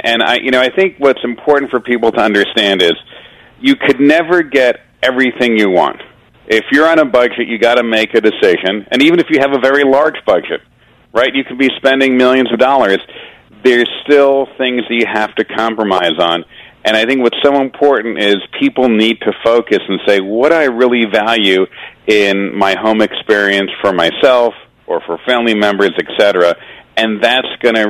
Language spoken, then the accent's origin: English; Long Island, New York, United States; now in Westchester, United States; I mean, I grew up in Long Island and now I live in Westchester.